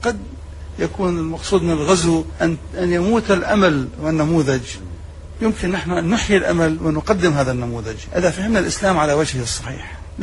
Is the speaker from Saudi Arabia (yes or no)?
no; Iraq; فأحاول أن أصنعها ضمن مؤسسات أخرى نصنعها نحن كعراقيين